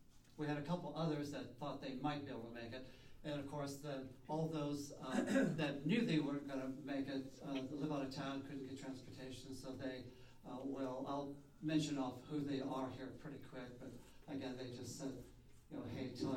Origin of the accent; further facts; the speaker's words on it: Omaha, Nebraska, United States; I'm from Omaha.